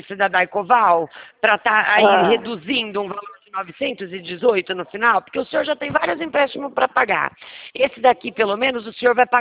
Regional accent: Rio Claro, São Paulo, Brazil; Eu sou de Rio Claro.

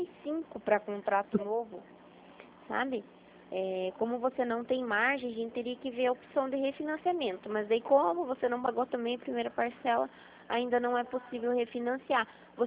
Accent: South Region, Brazil; Sou do Sul

